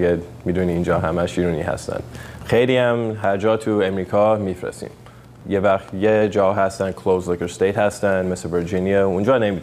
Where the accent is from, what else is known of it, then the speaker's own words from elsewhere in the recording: United States; Persian is a second language; also born or lived in Iran; من تو ایران دنیا آمدم. 6 سالم بود اومدم امریکا. تا اون وقت تا حالا همش اینجام. میتونی ببینی با فارسیم خیلی ضعیفه